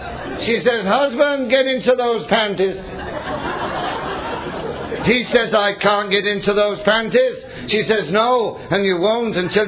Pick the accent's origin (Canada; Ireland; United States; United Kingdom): United Kingdom; England; Now, by the way, you probably realize I'm not from Ohio. Not from Ohio. I'm from England. And by the way, I'm not the only drunk that came out of England, I'll tell you now.